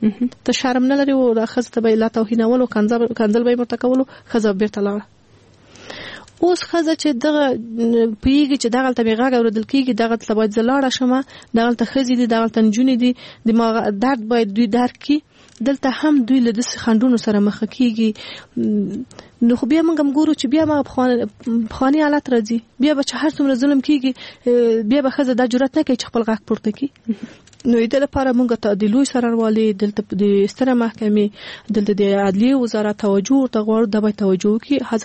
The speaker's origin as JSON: {"language": "Pashto", "country": "Afghanistan", "tie": "born there", "said": "مونږ په خپل افغانستان کې پیدا شوی"}